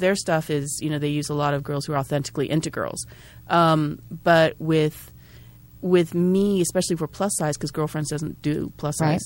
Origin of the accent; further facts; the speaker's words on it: Japan; You know, I'm originally from Japan.